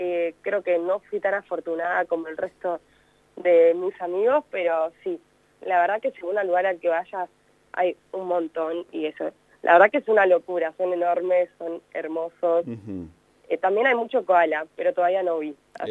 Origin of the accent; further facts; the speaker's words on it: Argentina; now in Australia; nosotros que venimos quizás de Argentina o Sudamérica